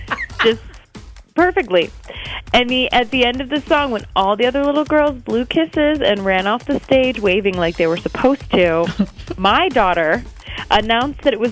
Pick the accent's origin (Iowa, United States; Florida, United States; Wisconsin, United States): Wisconsin, United States; Beloit; I'm from Beloit.